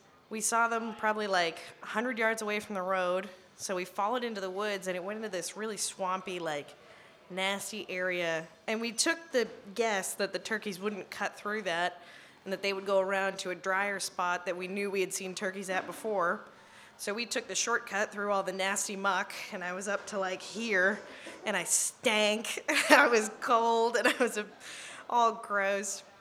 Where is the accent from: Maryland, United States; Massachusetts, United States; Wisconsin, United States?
Massachusetts, United States; I'm actually from Massachusetts. I'm a University of Vermont student.